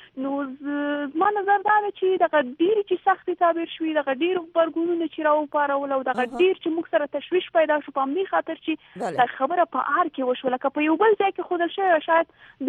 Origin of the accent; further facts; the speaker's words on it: Afghanistan; زه شخصا دا چې زه یو افغان یم او په دغه ټولنه کې ژوند کوم